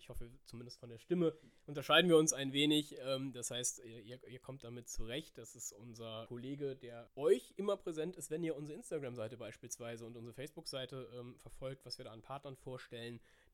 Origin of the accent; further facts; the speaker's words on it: Rhineland, Germany; Also pünktlich zum Karneval, mich als Rheinländer freut es natürlich doppelt